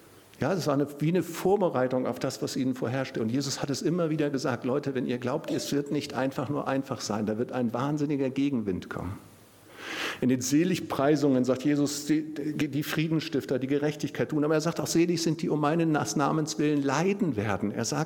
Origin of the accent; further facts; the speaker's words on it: North Sea coast, Germany; Ich komme selber von der Küste, ich bin an der Nordsee aufgewachsen